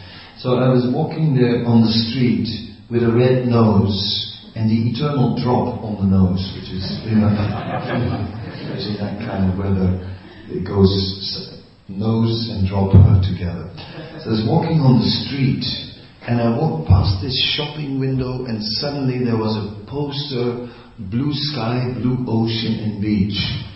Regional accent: Netherlands; I said, I'm from Holland, I can swim, no problem.

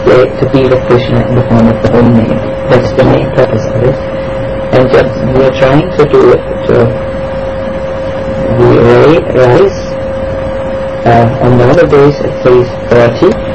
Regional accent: Germany; then we come from Germany, we are very disciplined people

